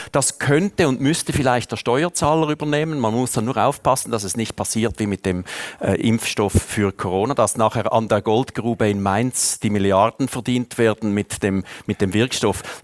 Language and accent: German; Switzerland; weil Tuberkulose bei uns in der Schweiz keine Rolle mehr spielt, investiert hier keiner Geld in so eine Krankheit